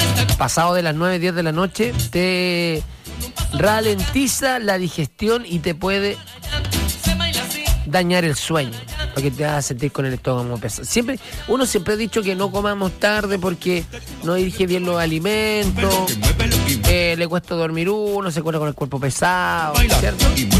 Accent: Chile; mira qué orgullo para nosotros como chilenos

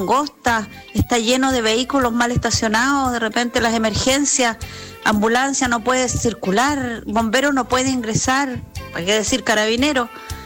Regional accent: Chile; Todos somos chilenos.

